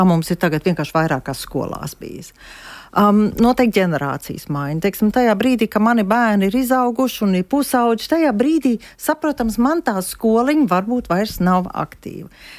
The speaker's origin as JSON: {"language": "Latvian", "country": "Germany", "tie": "born or raised there", "said": "Nu, es varu teikt, ka es uzaugu Vācijā un es uzaugu vienā vidē, kur nebija latviešu."}